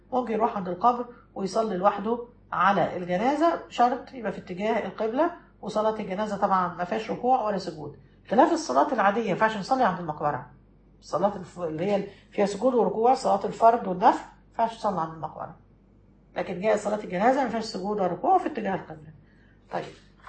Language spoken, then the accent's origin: Arabic; Egypt; أحد جبل في المدينة حجمه قد جبل مقطم كده عندنا في مصر